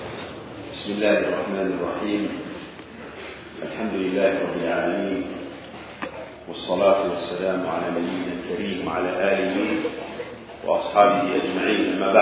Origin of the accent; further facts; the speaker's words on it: Yemen; تلك الحروب لا تضعفهم بل تقويهم وتجعلهم يستفحلون في بلادنا اليمن.